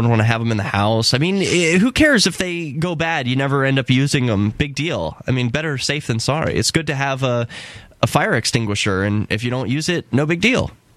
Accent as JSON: {"language": "English", "region": "New Jersey", "country": "United States", "said": "Like, I come from New Jersey, which is a place where, oh, there's all kinds of rules about what kind of blade you can have"}